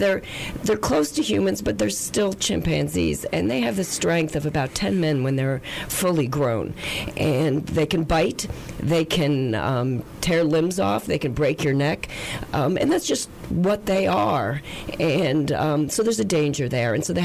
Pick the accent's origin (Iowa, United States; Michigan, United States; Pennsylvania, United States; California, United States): Pennsylvania, United States; No, I'm not. I'm from Pennsylvania.